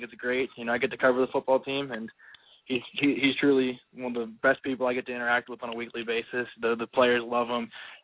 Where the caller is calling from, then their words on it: Pittsburgh, Pennsylvania, United States; I'm calling from Pittsburgh.